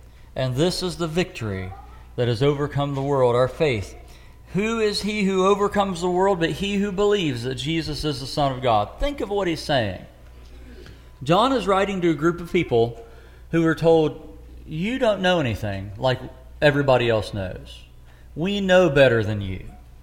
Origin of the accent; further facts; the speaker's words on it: West Virginia, United States; I was raised mostly in Ritchie County, West Virginia.